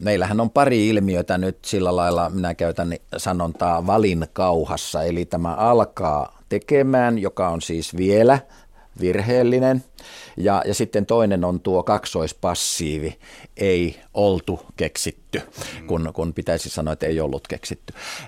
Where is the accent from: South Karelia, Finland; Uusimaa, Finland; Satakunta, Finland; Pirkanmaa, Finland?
South Karelia, Finland; accent: South Karelian dialect; Etelä-Karjalassa puhuttiin niin, että mie olen miekansaa, ja vaimoni, jonka perhe on Sortavalasta ja hän ehti siellä asuakin, niin meillä kotona puhutaan mie ja sie.